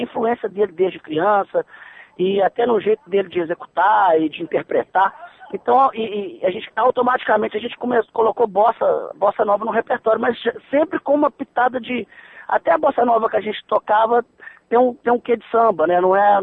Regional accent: Minas Gerais, Brazil; a gente é mineiro

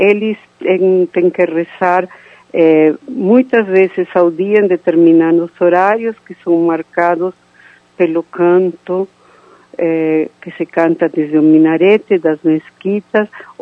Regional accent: Argentina; Portuguese is a second language; now in Brazil; Eu sou imigrante no Brasil e minha família foi imigrante na Argentina. E durante minha infância na Argentina havia uma convivência ótima entre muçulmanos e católicos

